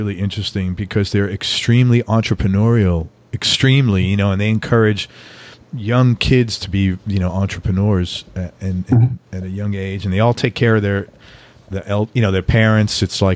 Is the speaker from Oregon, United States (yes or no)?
no; New York, United States; Yeah, it's probably the thing I'm most grateful for growing up in New York.